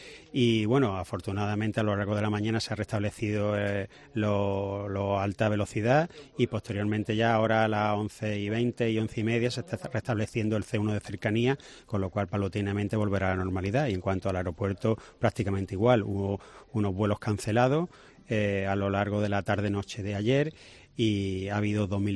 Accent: Málaga, Andalusia, Spain; creo que tenemos que sentirnos orgullosos, ¿no?, como malagueño y malagueña

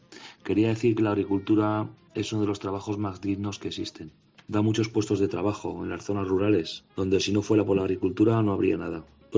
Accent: Olvés, Aragon, Spain; de Olbés, un pueblo de Zaragoza, en la comarca de Calatayud.

